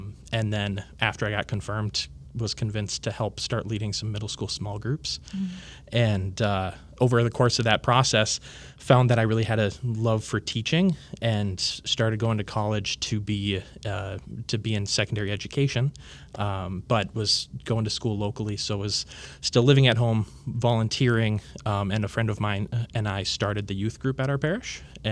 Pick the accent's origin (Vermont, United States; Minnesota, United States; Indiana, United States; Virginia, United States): Minnesota, United States; St. Francis; So I grew up in St. Francis, Minnesota, just north of there.